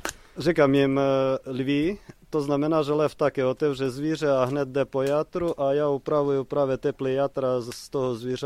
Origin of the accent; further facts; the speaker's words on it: Zakarpattia Oblast, Ukraine; Czech is a second language; Spíš to je původem, odkud pocházím. Pocházím z Karpat, pri Karpatské Rusy.